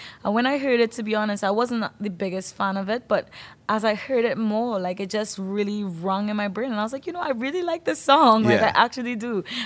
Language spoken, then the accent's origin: English; Trinidad & Tobago; I'm from Trinidad and Tobago, but I represent for the Caribbean